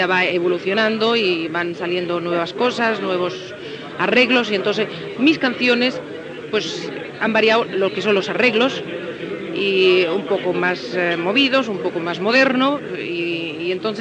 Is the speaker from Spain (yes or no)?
yes; Seville, Andalusia, Spain; Mira, yo soy sevillana, bueno, soy española, ¿no? Por supuesto, soy sevillana.